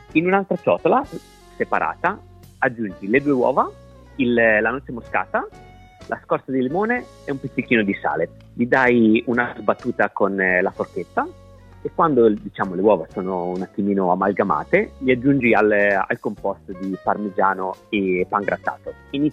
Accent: Pesaro, Marche, Italy; Sì, io sono di Pesaro, quindi diciamo Marche alta

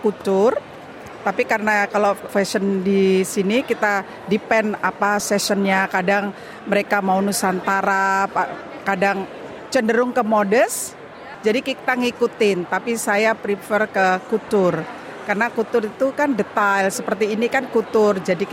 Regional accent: Melbourne, Victoria, Australia; saya dari Melbourne.

